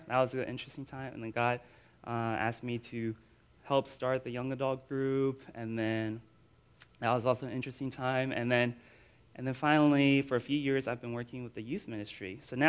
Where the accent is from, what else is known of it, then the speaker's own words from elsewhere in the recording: Florida, United States; Florida. Florida, what? And it's like, yeah, Florida